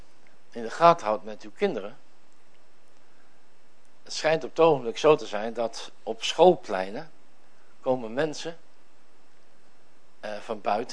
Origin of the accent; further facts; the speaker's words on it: Groningen, Netherlands; ik ben een Noorderling, ik ben een stijve Groninger, ik ben een stugge Groninger.